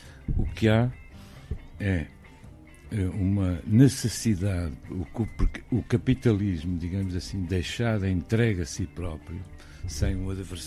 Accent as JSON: {"language": "Portuguese", "country": "Portugal", "tie": "born or raised there", "said": "Sim, havia a ditadura cá em Portugal, vivi em ditadura até aos 22 anos"}